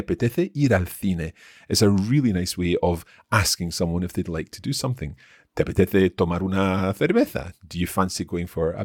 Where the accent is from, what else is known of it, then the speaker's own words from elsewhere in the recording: Aragon, Spain; Okay, so given that we're both from Aragon